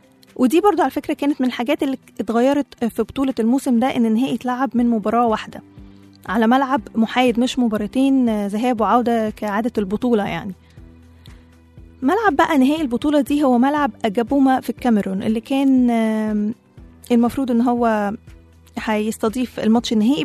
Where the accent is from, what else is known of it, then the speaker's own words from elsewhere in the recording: Egypt; احنا عندنا في مصر أصلا لسه في كلام كتير ان الدوري هيكمل ولا هيتلغى